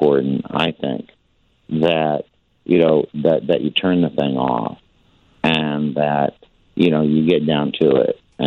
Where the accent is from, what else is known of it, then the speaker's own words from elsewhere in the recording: Winsted, Connecticut, United States; I grew up in Connecticut and born in a town that I had nothing to do with this. It was 2 years before I was born, so you can't blame me. But it's a town called Winsted, Connecticut.